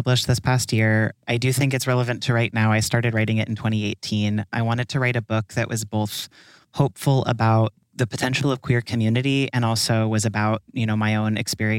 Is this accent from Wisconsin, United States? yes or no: no; Olympia, Washington, United States; now in New York City, United States; I grew up in Olympia, Washington. I have watched the climate in that part of the world and also around New York City where I live now change in the last 10 years a lot.